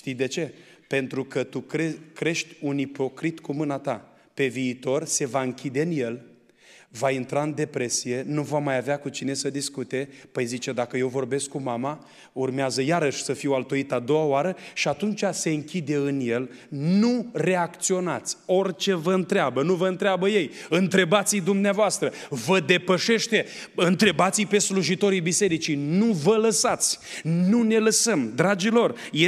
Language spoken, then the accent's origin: Romanian; Bacău, Bacău County, Romania; born there; că și eu m-am născut în Bacău.